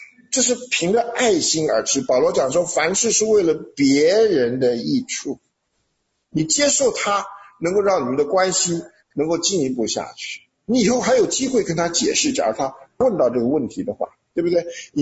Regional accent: Taiwan; 这个我们从台湾来，我们知道的很清楚，那个邪灵是非常猖獗的

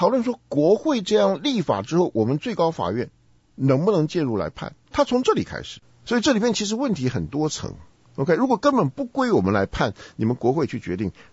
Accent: China; 就是说我们中国人啊，特别缺乏这方面的训练

